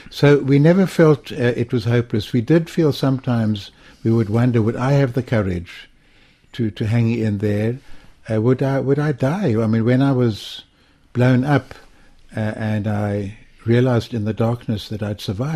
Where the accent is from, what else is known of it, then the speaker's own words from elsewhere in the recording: South Africa; also born or lived in England / Mozambique; I'm South African, I'm in England, I was there a long time. Am I South African, am I Mozambican? I'm South African, I was in Mozambique.